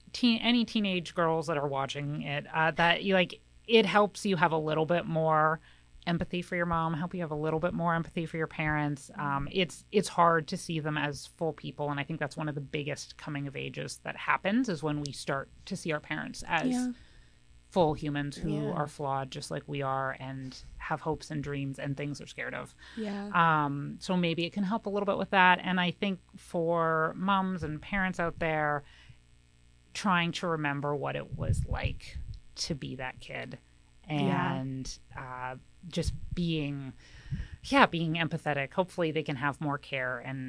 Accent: Vancouver, British Columbia, Canada; born there; also born or lived in Houston; I was born in Vancouver.

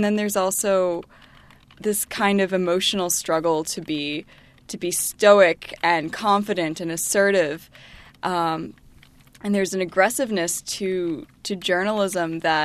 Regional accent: United States; It's so bad that people mistake me for being actually Canadian and I'm American.

